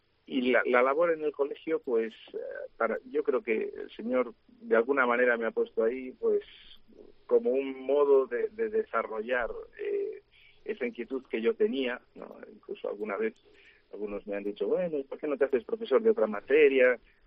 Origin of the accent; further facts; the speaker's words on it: A Coruña, Galicia, Spain; soy de Coruña y la realidad rural de Galicia la había vivido poco. La conocía de pasear por las aldeas y tal, pero mi familia es más bien de Madrid, castellana